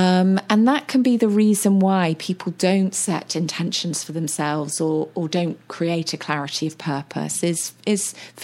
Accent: United States; now in United Kingdom; I grew up in the States, and I find it interesting how in the United States, lawyers tend to go onto boards.

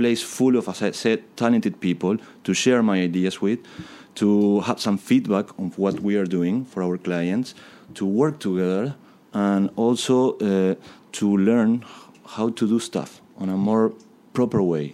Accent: Buenos Aires, Argentina; English is a second language; also born or lived in Mexico; now in Sheffield, United Kingdom; I come from Buenos Aires, and also I lived in Mexico, huge cities with millions and millions of people living there

